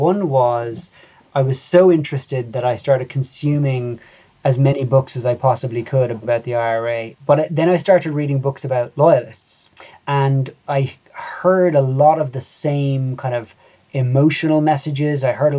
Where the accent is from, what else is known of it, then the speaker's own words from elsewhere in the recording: Cork, Munster, Ireland; I'm probably the last generation of Irish people that grew up with bombings on the news every day. To be clear as well, I grew up in Cork, which is the other end of the country, to where the conflict was primarily taking place.